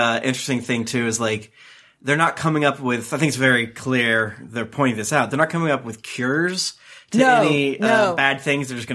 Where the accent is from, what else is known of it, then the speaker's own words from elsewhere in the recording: Florida, United States; now in St. Louis, United States; Well, I'm from Florida, so.